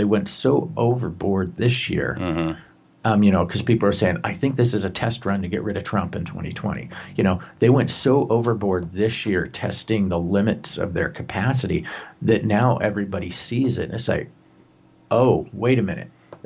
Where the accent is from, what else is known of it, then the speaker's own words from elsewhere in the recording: California, United States; family got to California in 1849. They are some of the original people. That what I have watched happen to my home state